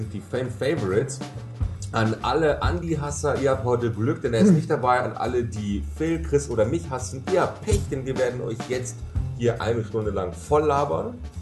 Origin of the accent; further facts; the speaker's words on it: Göttingen, Lower Saxony, Germany; Nee, ansonsten war ich letztes Wochenende mal in meiner Heimatstadt Göttingen.